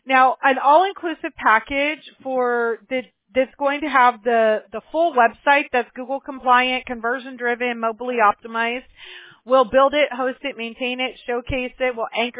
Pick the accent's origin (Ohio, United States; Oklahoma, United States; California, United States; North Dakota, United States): California, United States; Apple Valley; I was actually born in I was raised in Apple Valley and had a house in Corona. So I know all of Southern California very well.